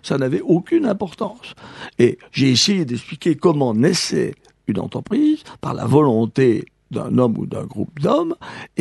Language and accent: French; Auvergne-Rhône-Alpes, France; Dans mon pays natal, il y a le couvent de la Grande Chartreuse